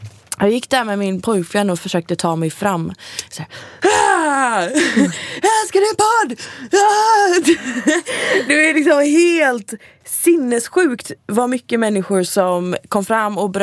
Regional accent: Gothenburg, Västra Götaland County, Sweden

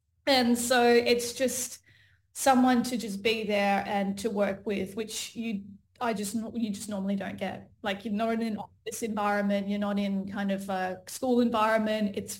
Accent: Perth, Western Australia, Australia; And then, yeah, we found out we're both from Perth, which is such a coincidence.

